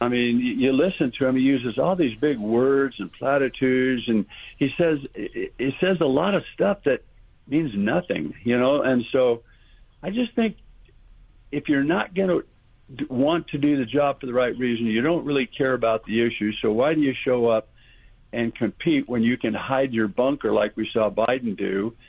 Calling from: North Las Vegas, Nevada, United States; I'm calling here from North Las Vegas.

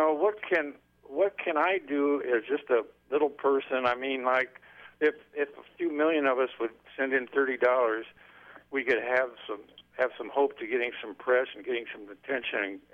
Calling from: Tulsa, Oklahoma, United States; I'm calling from the Tulsa area. I listen on the internet.

